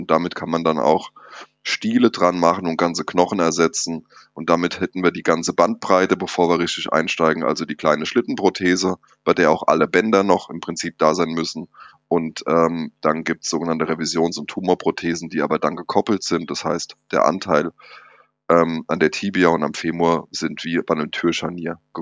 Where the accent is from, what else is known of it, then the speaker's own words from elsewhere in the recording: Frankfurt, Hesse, Germany; Ich komme aus Frankfurt, bin dort Chefarzt am Agaplesion-Markus-Krankenhaus seit Dezember 24, war vorher 11 Jahre an der Unfallklinik in Frankfurt.